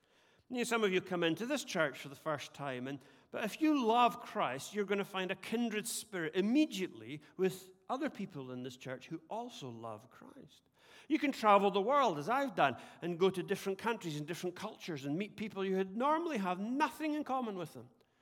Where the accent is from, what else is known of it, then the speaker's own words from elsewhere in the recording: Scotland, United Kingdom; He's English and I'm Scottish.